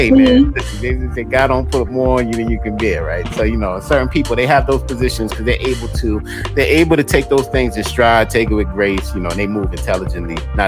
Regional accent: New York City, New York, United States; I grew up in Queens, New York. So coming from New York, everybody was like, yo, how you like

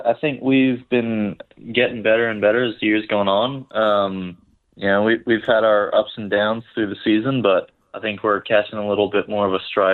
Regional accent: Barbados; Yeah, growing up in Barbados, I just had a friend that loved racing

